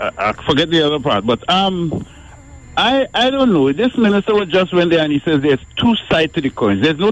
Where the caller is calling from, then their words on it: Arima, Trinidad & Tobago; from Arima.